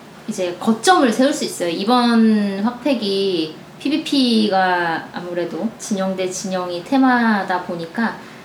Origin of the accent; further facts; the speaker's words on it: South Korea; 자체가 대한민국에서 나고 자란 사람으로서 되게 찜찜하더라고.